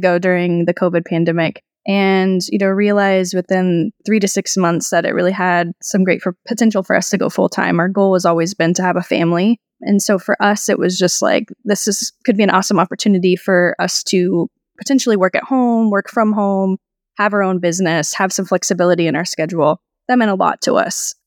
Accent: Florida, United States; I am also from Central Florida, born and raised.

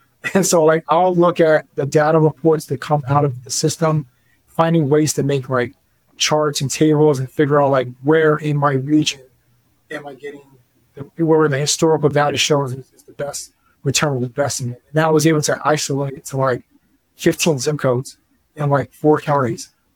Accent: the South, United States; And so I grew up in the South.

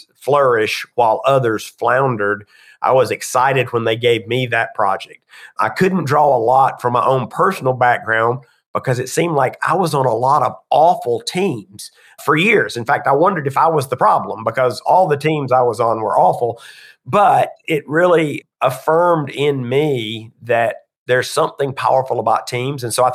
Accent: Atlanta, Georgia, United States; Well, I grew up in Atlanta. So I've been here my entire life thus far

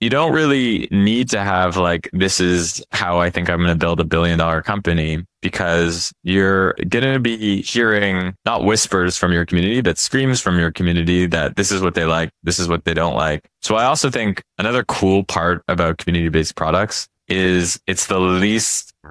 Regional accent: Canada; I'm tuning in from basically the woods. So I'm staring out on a bunch of forest. I'm in nature, originally where I'm from. So just, yeah, spending time in nature in Canada.

